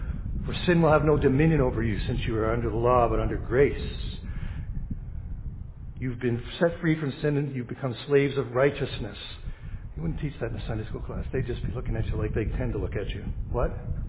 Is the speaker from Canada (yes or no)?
yes; Canada; born there; The fact that we've been born in this country means that because we're Canadian citizens, we have the right